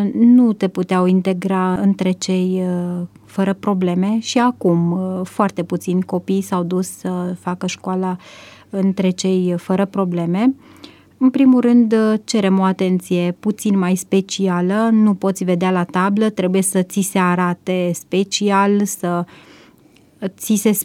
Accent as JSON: {"language": "Romanian", "town": "Medeaș", "region": "Sibiu County", "country": "Romania", "tie": "born or raised there", "said": "M-am născut în Medeaș, județul Sibiu."}